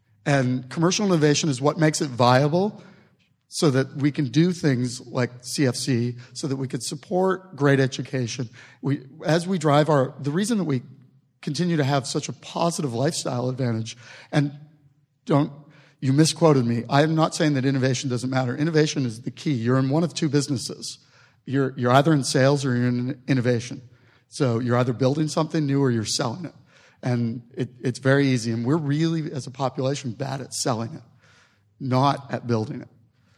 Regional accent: Canada; And look, we're all Canadian, and we're standing here, and we're celebrating our being Canadian.

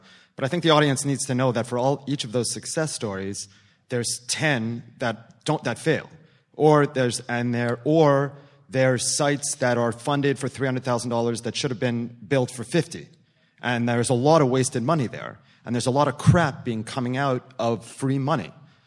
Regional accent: Montreal, Quebec, Canada; I'm from Montreal.

